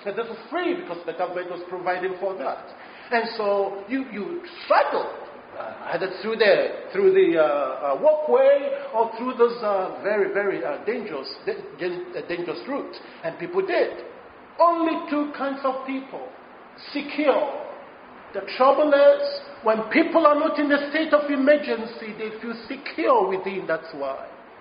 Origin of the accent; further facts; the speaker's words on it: Ghana; I was too small to go there. So us, because I'm a Ghanaian.